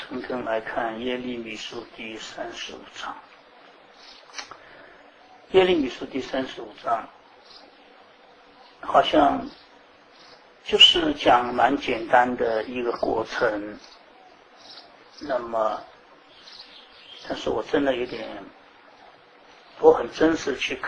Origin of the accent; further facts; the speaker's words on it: China; 只是我们中国人从一个心态上面来讲